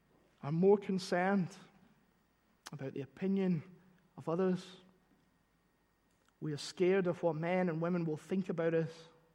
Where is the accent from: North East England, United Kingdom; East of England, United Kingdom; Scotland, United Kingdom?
Scotland, United Kingdom; Glasgow; That is not a Jewish name. I am not from ancient Israel or ancient Rome. I'm from Glasgow.